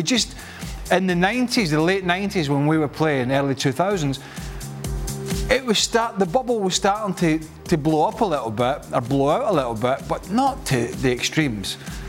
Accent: Scotland, United Kingdom; Listen, as a Scotsman talking about English players

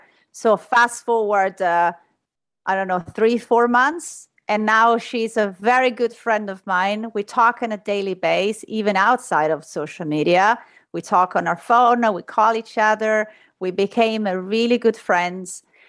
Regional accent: Rome, Lazio, Italy; English is a second language; moved away as an adult; now in United States; I was born and raised in Rome.

